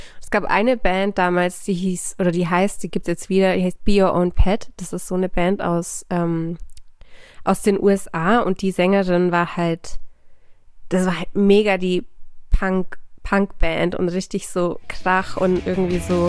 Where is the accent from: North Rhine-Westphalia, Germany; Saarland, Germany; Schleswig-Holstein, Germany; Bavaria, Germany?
Bavaria, Germany; ich bin ja in Bayern aufgewachsen.